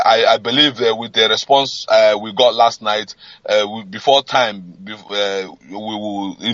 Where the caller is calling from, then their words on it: Dublin, Leinster, Ireland; I'm calling from Dublin, Ireland.